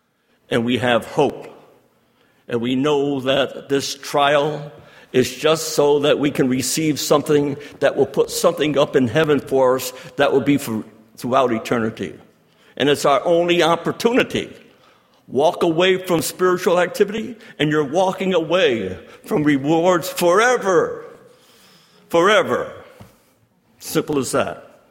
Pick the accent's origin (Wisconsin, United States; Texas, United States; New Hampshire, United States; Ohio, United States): New Hampshire, United States; I'm from New Hampshire, which is a granite state. It's known to be granite.